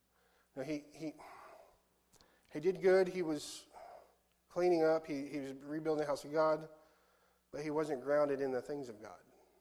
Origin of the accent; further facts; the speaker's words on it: Texas, United States; we're from Texas, okay? There's like 50% of Texas is Hispanic.